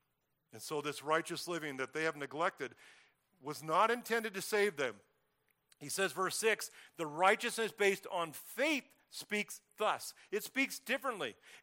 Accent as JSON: {"language": "English", "country": "United States", "said": "A little nerve-wracking as an American to go, oh, no, did I put my passport in my pocket?"}